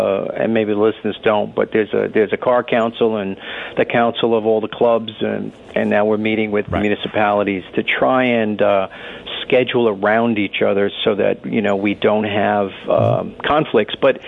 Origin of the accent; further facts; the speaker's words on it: East Rockaway, New York, United States; I grew up in East Rockaway, and then Brook, too.